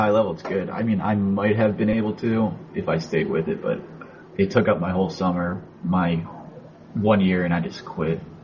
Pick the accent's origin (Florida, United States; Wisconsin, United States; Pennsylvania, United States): Pennsylvania, United States; Outside Philadelphia, actually one of the whitest counties in America.